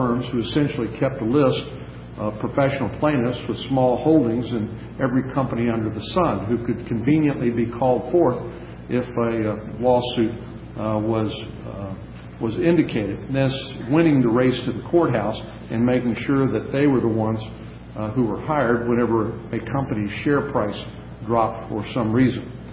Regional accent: Texas, United States; One of the leading newspapers in my home state, the Dallas Morning News

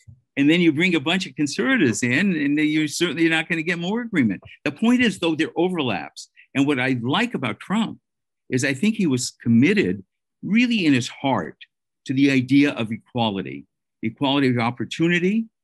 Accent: Bronx, New York, United States; born there; My parents came from Poland. I was born in the Bronx. My parents were Democrats.

